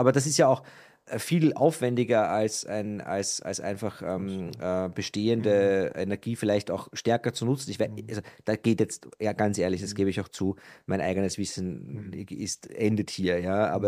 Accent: Austria; Du konntest früher bei uns in Österreich, konntest du ja nicht mal deine Kreditkartenschulden rollieren.

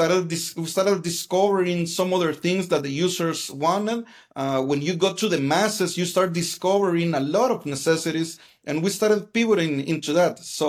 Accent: El Salvador; I am Salvadorian. I was born in El Salvador 46 years ago.

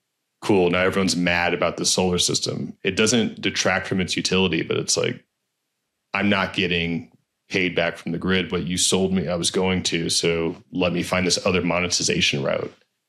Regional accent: California, United States; Because I grew up in California.

